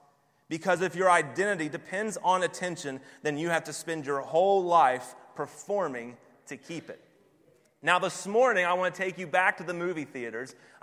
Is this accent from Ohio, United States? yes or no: no; Bridgeport, Connecticut, United States; It must be because I'm from Bridgeport